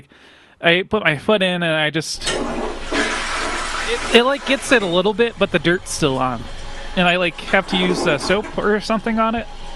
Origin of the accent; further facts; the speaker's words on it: United States; I'm from the United States.